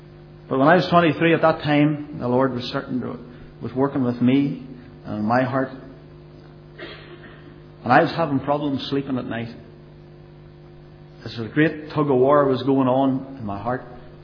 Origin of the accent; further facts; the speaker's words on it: Cookstown, Northern Ireland, United Kingdom; I am from Cookstown, and I still live in Cookstown. And I have to say, from the very start, I was born into a privileged home.